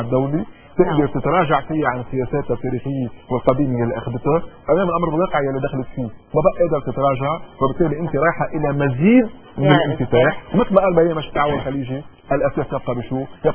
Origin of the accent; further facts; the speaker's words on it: Lebanon; انا هذا السلاح انا مزعوج منه كلبناني.